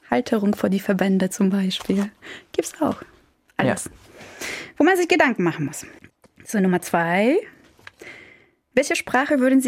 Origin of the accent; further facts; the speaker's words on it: Koszalin, West Pomeranian Voivodeship, Poland; German is a second language; now in Germany; Direkt an der Ostsee. Und dort bin ich geboren, dort bin ich groß geworden. Da bin ich zur Schule gegangen, Abi geschrieben und so weiter. Und dann irgendwann bin ich, glaube ich 2012 war das, im Sommer bin ich nach Deutschland gekommen.